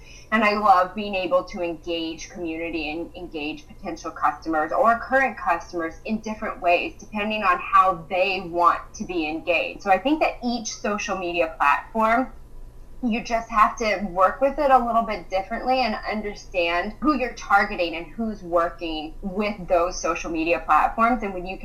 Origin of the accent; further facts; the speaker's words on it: Williamsburg, Virginia, United States; And I'm from Williamsburg, Virginia.